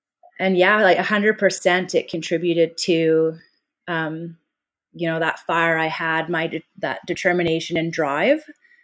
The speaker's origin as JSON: {"language": "English", "town": "North Vancouver", "region": "British Columbia", "country": "Canada", "tie": "born or raised there", "said": "I think while I grew up in Lynn Valley, right? So on the North Shore of Vancouver."}